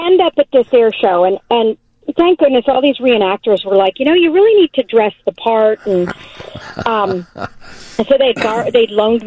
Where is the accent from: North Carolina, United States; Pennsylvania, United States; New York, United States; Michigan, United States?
Pennsylvania, United States; Reading; I grew up in Reading, Pennsylvania.